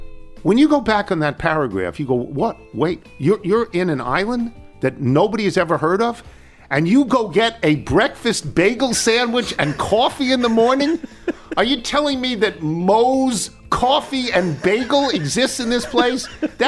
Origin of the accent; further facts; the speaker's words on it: Pullman, Washington, United States; I grew up in Pullman, Washington, just across the border from Moscow. That's in Idaho